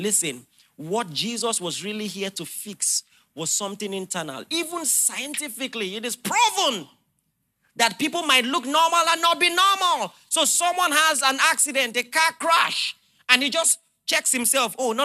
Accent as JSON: {"language": "English", "country": "Nigeria", "said": "And even as a Nigerian, you read 50 people died."}